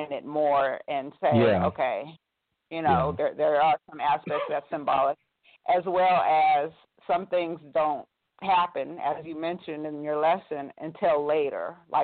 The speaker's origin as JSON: {"language": "English", "town": "Atlanta", "region": "Georgia", "country": "United States", "said": "I'm from Atlanta."}